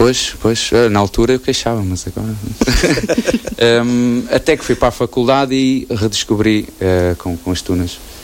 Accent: Vila Nova de Famalicão, Norte, Portugal; moved away as an adult; Eu sou natural de Vila Nova de Famalicão e passei lá, sim, até ter ido para a faculdade

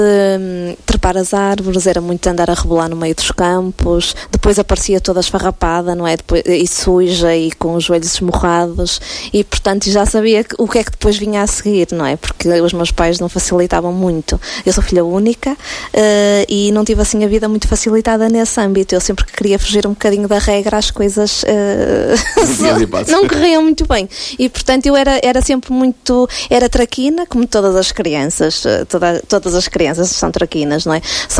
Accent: Marco de Canaveses, Norte, Portugal; now in Porto, Portugal; Eu nasci e fui criada em Marco de Canaveses, um bocadinho distante daqui. Passei toda a minha infância e adolescência no Marco e depois, com 17 anos, vim para o Porto estudar

